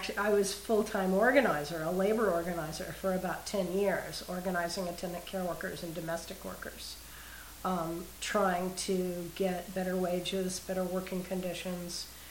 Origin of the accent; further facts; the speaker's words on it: Tucson, Arizona, United States; also born or lived in Denver, Colorado; I was born in Denver, Colorado, and I was raised in Tucson, Arizona, right on the border.